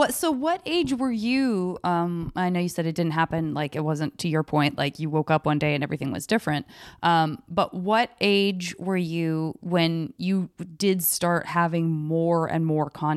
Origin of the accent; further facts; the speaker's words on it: Tucson, Arizona, United States; moved away as an adult; also born or lived in San Francisco; I grew up in Tucson, Arizona. Ain't nobody eating sushi in Tucson, Arizona.